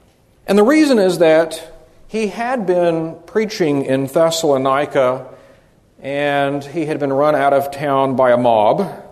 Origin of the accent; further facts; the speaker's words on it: Texas, United States; moved away as an adult; And when I got off the train, for that young man born and raised in Texas, he might as well have been stepping off into a different country.